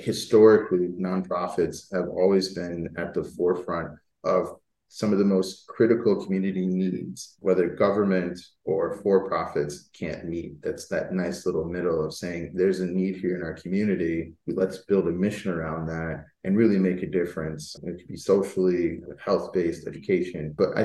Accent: Corning, New York, United States; now in Buffalo, United States; I grew up in Corning, New York. So when I was a track athlete in high school, I ran for Western.

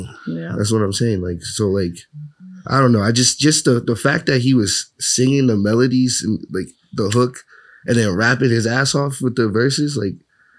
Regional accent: Reading, Massachusetts, United States; also born or lived in Boston / Woburn / Lawrence; I was born in Boston. I lived in Woburn for a little bit and I went to high school in Reading. So, and then after high school, I lived in Lawrence for like 4 years and now I'm back in Reading.

